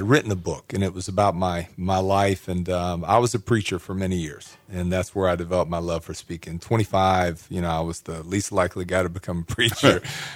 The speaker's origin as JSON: {"language": "English", "town": "Atlanta", "region": "Georgia", "country": "United States", "said": "I'm from Atlanta. And, you know, I mean, that's the heart of the civil rights movement."}